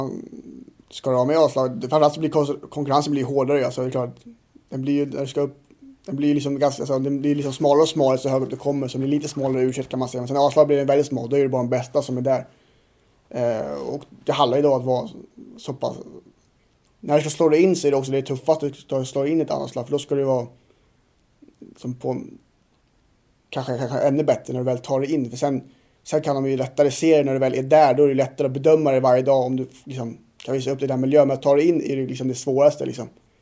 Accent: Sweden; som svensk fotbollsspelare är det största jag har för att prestera i ett land

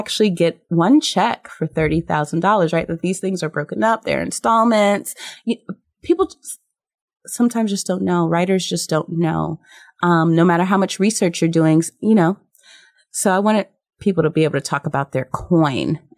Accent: New York City, New York, United States; born there; I was born in New York City, like we talked about.

